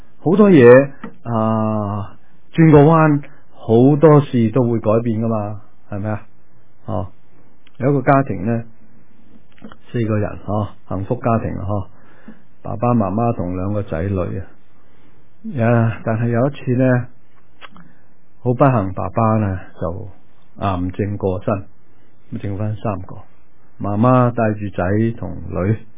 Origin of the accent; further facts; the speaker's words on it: Guangdong, China; 我哋廣東人對蛇有特別嘅感情